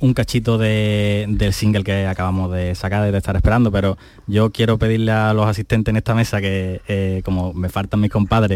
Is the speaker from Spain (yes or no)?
yes; Fuente de Andalucía, Andalusia, Spain; mis dos compadres que son madrileños y yo que soy de aquí de Fuente de Andalucía, de Sevilla.